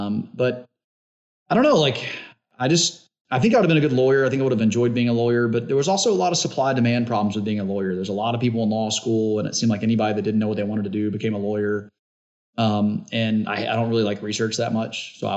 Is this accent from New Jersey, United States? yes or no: no; Shreveport, Louisiana, United States; Grew up in Shreveport, Louisiana.